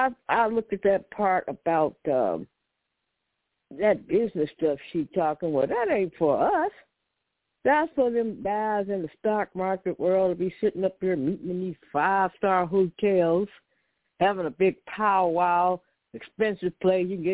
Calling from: San Francisco, California, United States; in San Francisco.

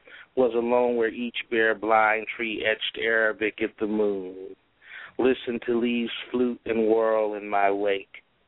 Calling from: California, United States; I'm actually back in Southern California, but I was living in Fresno.

